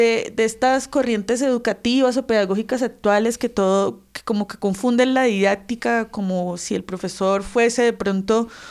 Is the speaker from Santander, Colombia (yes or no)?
yes; Bucaramanga, Santander, Colombia; now in Bogotá, Colombia; A mí me llaman poderosamente la atención porque yo soy de Bucaramanga. Y desde hace... Bucaramanga, mano. Y desde hace unos años que llegué a ir a Bogotá